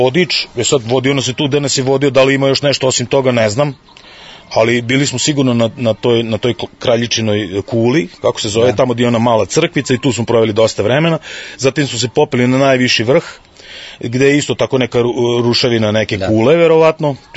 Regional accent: Novi Sad, Vojvodina, Serbia; ja sam iz Novog Sada, a svi koji znaju šta je to, mi smo ono na verovatno nultoj nadmorskoj visini i kod nas je zrak kao na močvari.

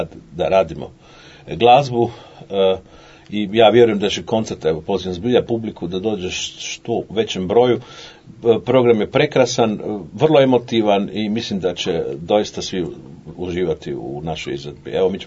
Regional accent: Sarajevo, Federation of Bosnia and Herzegovina, Bosnia & Herzegovina; born there; moved away; Evo ja sam rođen iz Sarajlija, na dugogodišnjem izgnanstvu iz Bosne i Hercegovine, tako da je meni uvijek emotivno strašno drago vratiti se u stvari tamo odakle, na neki način gdje su moji korijeni.

